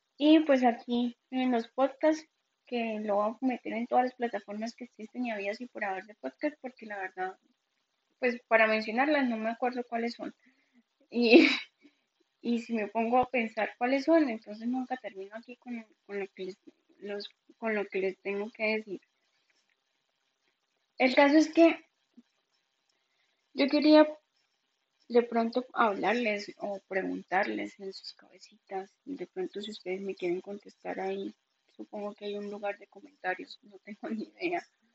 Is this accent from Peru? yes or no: no; Colombia; yo llevaba 27 años de mi vida en Colombia, porque nací en Colombia, porque mis papás son colombianos, porque mis abuelos son colombianos, mi familia es colombiana.